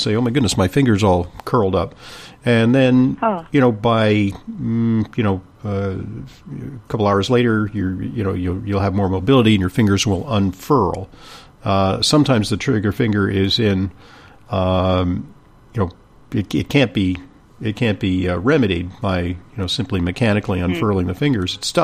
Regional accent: Santa Monica, California, United States; Steve's a guy that I grew up with in Santa Monica, California.

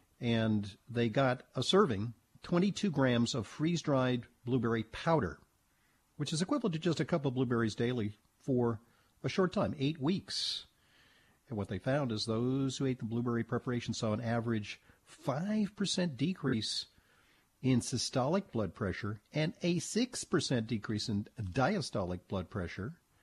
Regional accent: West Coast, United States; I grew up on the West Coast.

